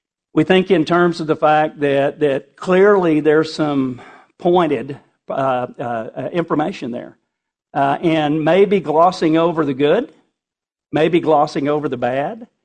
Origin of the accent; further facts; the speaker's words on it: Texas, United States; I grew up on the South Plains and I'm the product of Morton Independent School District